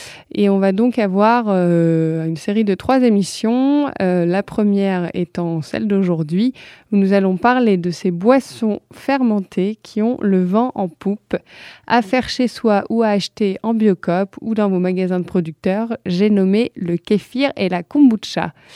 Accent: Hauts-de-France, France; en plus je viens du Nord

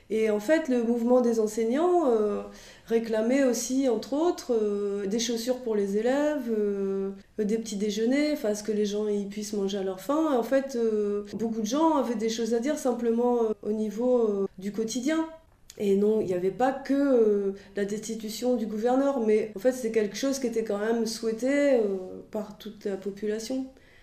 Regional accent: France; aussi chez nous en France

